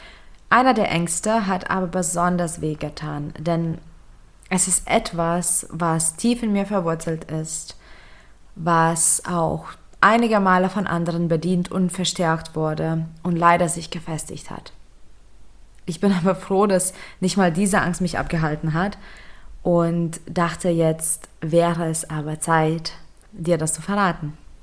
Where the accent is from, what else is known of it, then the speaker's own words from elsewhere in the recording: Lithuania; first language Lithuanian; German is a second language; Nicht mal Litauisch, was quasi rein theoretisch meine Muttersprache ist. Ich glaube, dass Litauisch sogar schlechter ist als Deutsch oder Englisch mittlerweile, denn ich permanent Wörter vergesse.